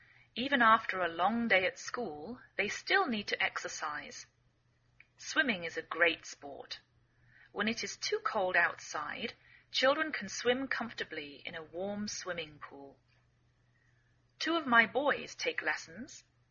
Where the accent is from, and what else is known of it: England, United Kingdom; now in United States